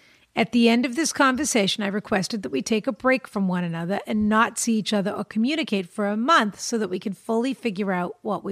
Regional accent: Ireland; now in Vancouver, Canada; I'm 27. I'm from Ireland, and I'm currently living in Vancouver.

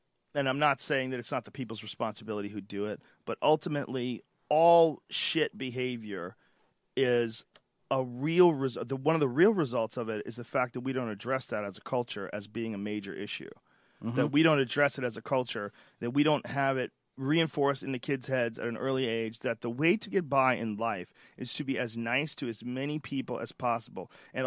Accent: Newton Upper Falls, Massachusetts, United States; But you can't tell me that, like, me growing up in Newton Upper Falls

